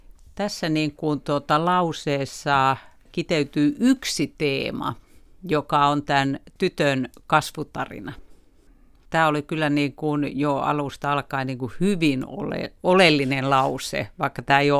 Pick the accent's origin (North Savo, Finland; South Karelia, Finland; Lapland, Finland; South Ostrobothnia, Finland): Lapland, Finland; olen itse Tornionjokilaaksosta kotoisin ja kuullut näitä tarinoita lapsuudesta alkaen.